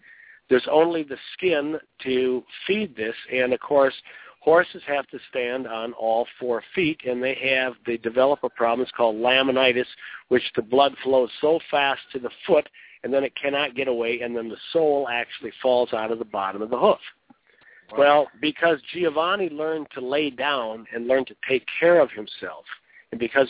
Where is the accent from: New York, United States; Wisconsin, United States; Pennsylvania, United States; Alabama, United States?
Wisconsin, United States; And, you know, I'm from Wisconsin, and we're going to get 18 inches of snow tonight